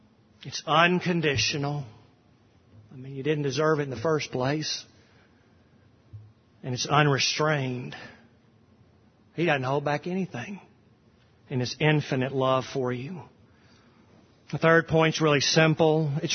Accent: the South, United States; I'm a Southerner as deep as any of you

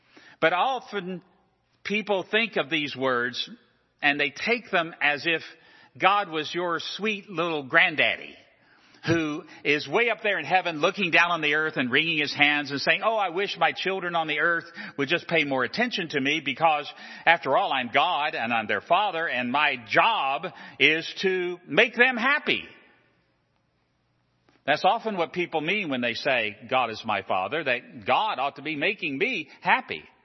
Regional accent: Virginia, United States; I come from Virginia, and the Virginia seal and the Virginia state flag is a magnificent flag.

